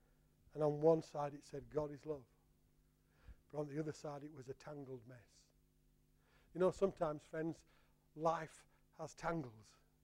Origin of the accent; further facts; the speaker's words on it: Yorkshire and the Humber, United Kingdom; because I'm from Yorkshire, so my surroundings as a young lad were all to do with coal mining.